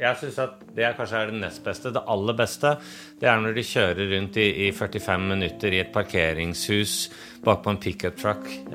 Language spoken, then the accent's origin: Swedish; Norway; Swedish is a second language; Jag sa som norrmän, så tänker vi ju på svensker som otroligt mycket mer kulturellt avancerade än oss själva.